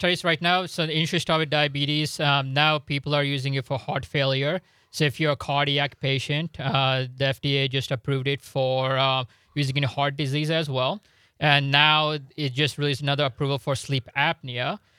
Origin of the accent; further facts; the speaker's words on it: Cincinnati, Ohio, United States; moved away as an adult; now in Wisconsin, United States; So we're not from Wisconsin. You know, I grew up in Cincinnati, went to med school in Florida, trained in Mississippi.